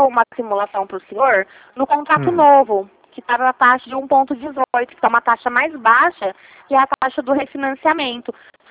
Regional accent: Ribeirão Preto, São Paulo, Brazil; Eu sou de Ribeirão Preto.

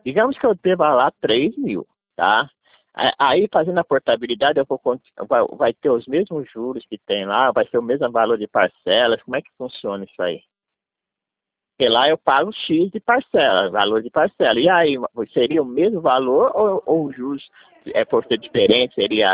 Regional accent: Mairiporã, São Paulo, Brazil; eu sou aqui de Mariporã

